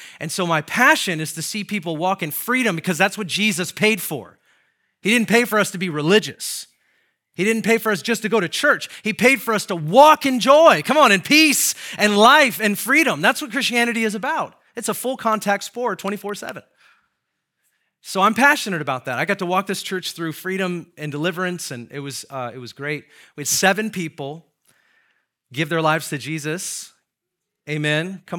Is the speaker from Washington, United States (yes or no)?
yes; Seattle, Washington, United States; All right, so I'm from Seattle, Washington, like born and raised, and just not a place that I go to.